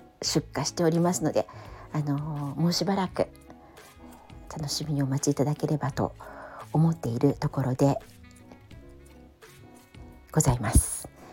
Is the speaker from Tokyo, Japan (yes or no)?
yes; Tokyo, Japan; 東横線沿線全然渋谷寄りで生まれ育ったので